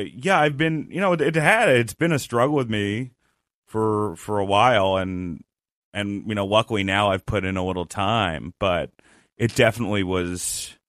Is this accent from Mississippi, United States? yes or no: no; Rutherford, New Jersey, United States; also born or lived in Westchester, New York; I was in New Jersey, Rutherford, New Jersey, and then I went to Westchester, New York.